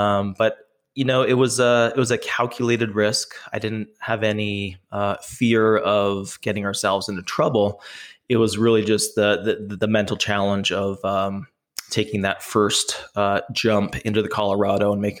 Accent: Canada; Remember, I am from Canada.

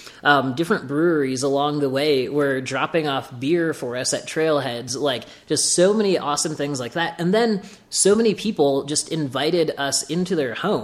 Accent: Ottawa, Illinois, United States; Because, like, my hometown of Ottawa, Illinois is about 18,000 to 19,000 people.

